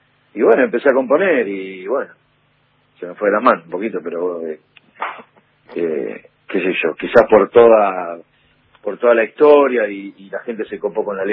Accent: Avellaneda, Buenos Aires Province, Argentina; Somos de Avellaneda, sí. Yo sigo en Avellaneda, sigo en el mismo barrio.

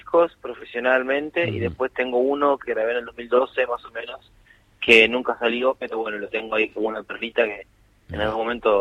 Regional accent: Florencio Varela, Buenos Aires Province, Argentina; porque yo vivo en Florencio Varela, claro. Vivía ahí, soy de ahí de Varela

